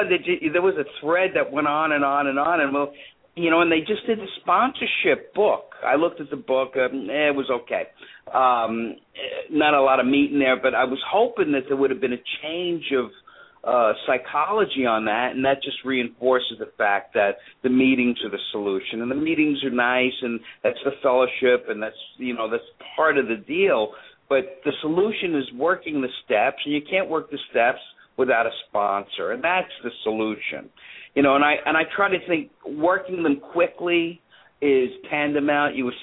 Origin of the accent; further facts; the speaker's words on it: India; Well, you know, we're Indian, and we were befriended on Facebook by the GSO in India.